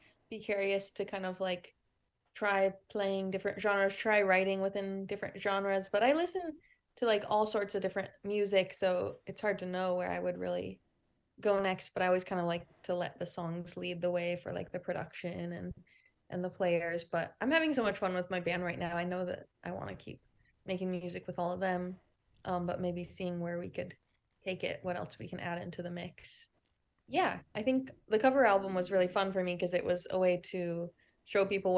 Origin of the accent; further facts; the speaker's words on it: Palo Alto, California, United States; when I was looking up people who were specifically from my hometown, Palo Alto, I read that … had gone to the same high school as me, Palo Alto High.